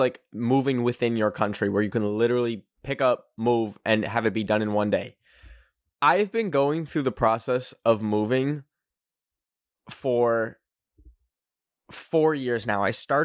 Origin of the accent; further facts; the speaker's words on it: Canada; And I am a Canadian. I am not an American.